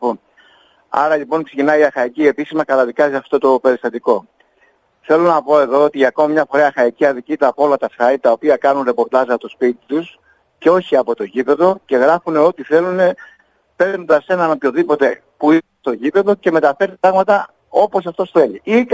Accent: Western Greece, Greece; φυσικά εδώ για το χωριό μου, για την Αχαγιά μιλάω.

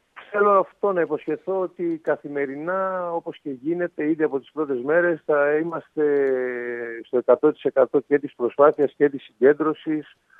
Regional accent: Thessaloniki, Central Macedonia, Greece; Εγώ κατάγομαι από Θεσσαλονίκη.

